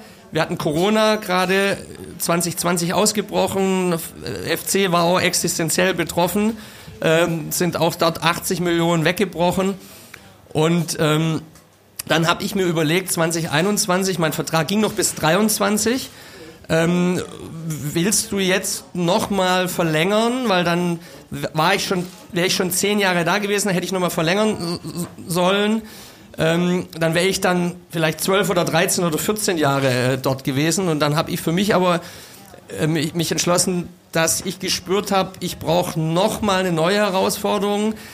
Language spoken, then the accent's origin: German; Baden-Württemberg, Germany; Ich bin Schwabe. Bin hier aufgewachsen.